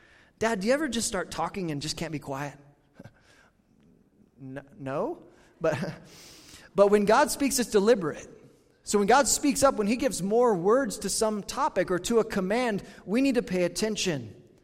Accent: United States; But as an American, as a man, as a father, I want to provide, I want to work, I want to be productive

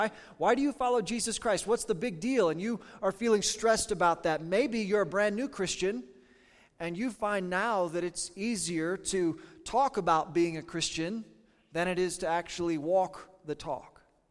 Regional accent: Kansas, United States; I grew up in Southeast Kansas, and it was most of the time, it was like we were in the home team. We were a few hours south of Kansas City.

